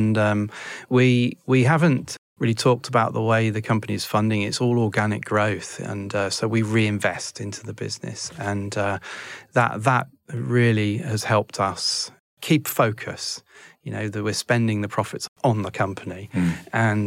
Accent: Bournemouth, South West England, United Kingdom; I want to have a presence in my hometown for our company, which will be like a lasting mark, employ local people, put jobs into the local communities, build some great technology from Bournemouth and put Bournemouth on the map

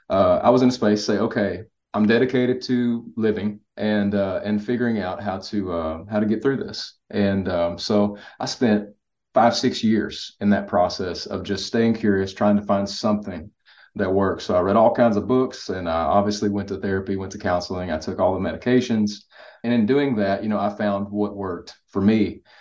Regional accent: Kentucky, United States; You're from East Tennessee, I'm from Kentucky.

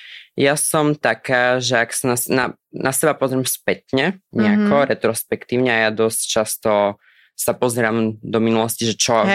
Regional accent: Spiš, Slovakia; Ja som zo Spiskej.

